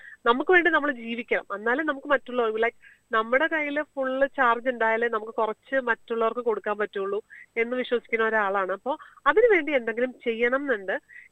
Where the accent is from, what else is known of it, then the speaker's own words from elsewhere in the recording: Ernakulam, Kerala, India; moved away as an adult; ഞാൻ 2007 ഞാൻ പഠിക്കാനായിട്ടാണ് വന്നത് ഇവിടെ. എന്റെ നാട് എറണാകുളത്താണ്.